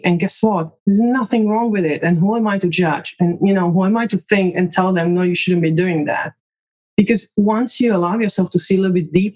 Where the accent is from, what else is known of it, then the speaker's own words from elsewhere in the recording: Slovakia; born there; English is a second language; I come from Slovakia, which used to be part of Czechoslovakia, which used to be under the communist regime. So I was born in communism. And yeah, I am a communist kid, literally.